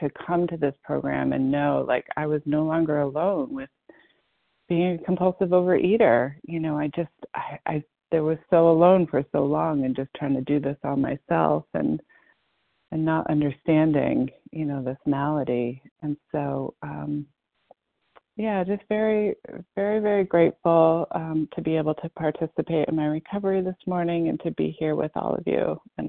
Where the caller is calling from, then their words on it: Massachusetts, United States; I'm calling from Massachusetts.